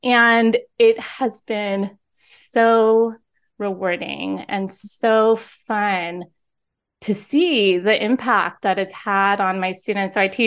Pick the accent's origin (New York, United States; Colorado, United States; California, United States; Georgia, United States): California, United States; San Diego; now in Los Angeles, United States; I'm from San Diego and I love sunshine.